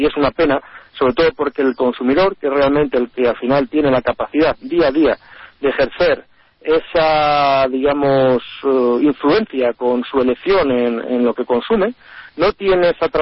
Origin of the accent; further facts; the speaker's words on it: Spain; para nosotros, como productores españoles, es contraproducente